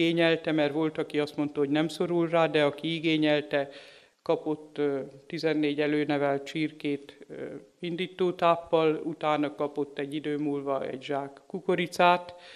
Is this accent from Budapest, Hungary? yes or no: no; Sárszentlőrinc, Tolna, Hungary; kerültem én oda, jövőre lesz 30 éve, tehát én ott nőttem fel ebben a faluban